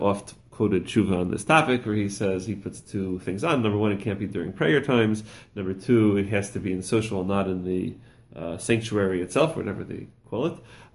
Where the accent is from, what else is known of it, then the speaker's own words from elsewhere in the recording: Hillcrest, New York, United States; when I grew up in Hillcrest, there was a shul, it still exists.